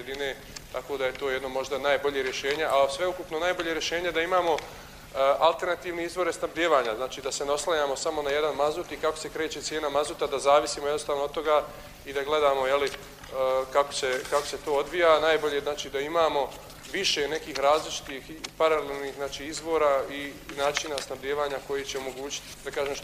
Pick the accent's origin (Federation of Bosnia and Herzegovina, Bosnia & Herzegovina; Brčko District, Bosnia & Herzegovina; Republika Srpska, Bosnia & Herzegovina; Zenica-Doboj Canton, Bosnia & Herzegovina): Republika Srpska, Bosnia & Herzegovina; Banja Luka; u gradu iz kojeg ja dolazim, iz Banja Luke